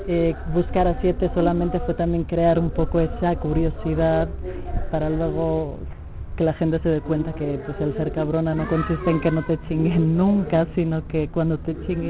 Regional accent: Barcelona, Catalonia, Spain; now in Mexico City, Mexico; vengo de Barcelona, España, y soy artista visual, y ahora estoy acá en Tepito

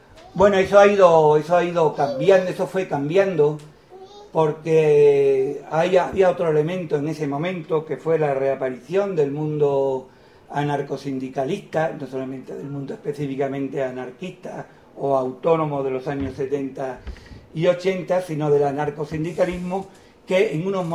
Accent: Andalusia, Spain; como una región subsidiado y de vagos genéticos como somos los andaluces.

